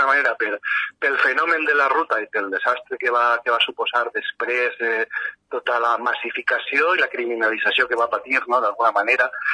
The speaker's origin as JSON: {"language": "Catalan", "town": "Sueca", "region": "Valencian Community", "country": "Spain", "said": "jo sóc de Sueca, i el meu poble, fos de Port del Cap a fora, tal vegada és conegut, no sé de què, però per l'arròs"}